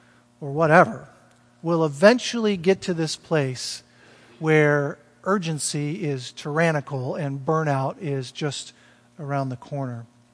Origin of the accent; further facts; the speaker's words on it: Florida, United States; I'm from Florida, so sinkholes are pretty popular.